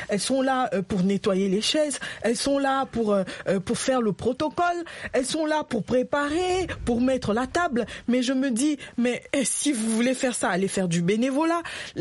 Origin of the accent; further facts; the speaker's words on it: DR Congo; nous avons grandi au Congo.